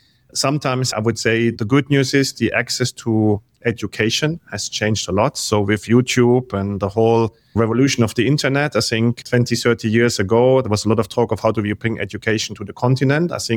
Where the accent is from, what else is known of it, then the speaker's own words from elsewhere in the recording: Germany; moved away as an adult; now in South Africa; So when I moved from Germany to South Africa, being German, we love the rules.